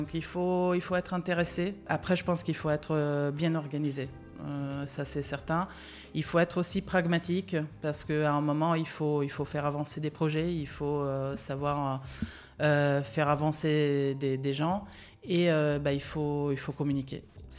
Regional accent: Italy; moved away as an adult; now in France; j'ai fait toutes mes études en Italie, parce que je suis italienne à la base.

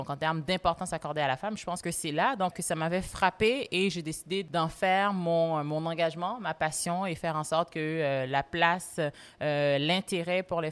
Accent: Haiti; je parle créole et en grandissant en Haïti, je parle aussi français.

